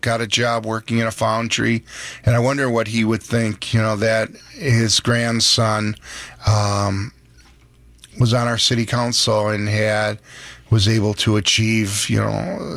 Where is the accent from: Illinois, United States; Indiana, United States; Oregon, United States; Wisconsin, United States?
Wisconsin, United States; Racine; I was born and raised in Racine until I was about 9 or 10. Went to Jurisdid Agerholm School, K through 3.